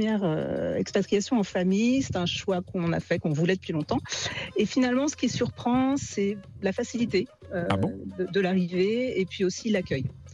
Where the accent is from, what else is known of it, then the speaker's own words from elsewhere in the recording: France; en tant que Français